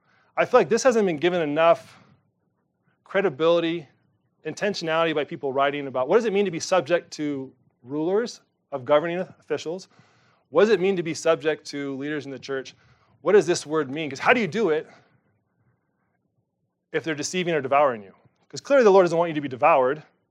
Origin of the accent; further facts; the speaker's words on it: United States; So there's this word that I feel like as an American, I detest it.